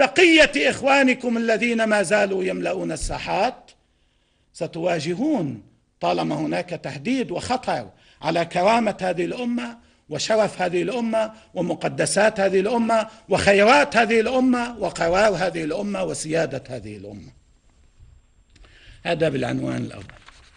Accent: Lebanon

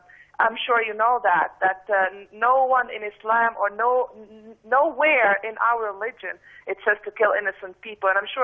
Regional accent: Egypt; I'm originally from Egypt

